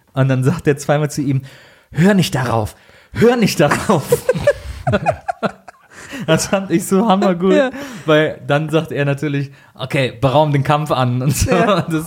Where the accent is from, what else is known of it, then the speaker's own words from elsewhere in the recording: Cologne, North Rhine-Westphalia, Germany; Ich komme ja aus Köln.